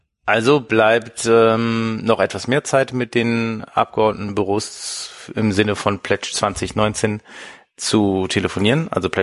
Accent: North Rhine-Westphalia, Germany; aufgrund einer Initiative aus meinem Heimatbundesland, aus NRW

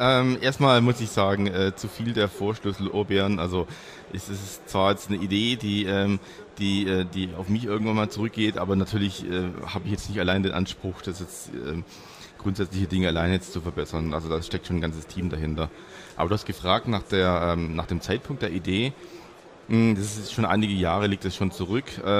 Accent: Stuttgart, Baden-Württemberg, Germany; Also ich komme ja selber aus Stuttgart, was ja Schwaben ist und nicht Bayern.

